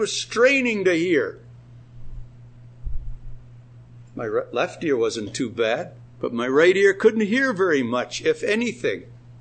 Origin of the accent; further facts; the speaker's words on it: Canada; I'm not old enough to remember it, but I understand, and I'm speaking now perhaps for the moment as a Canadian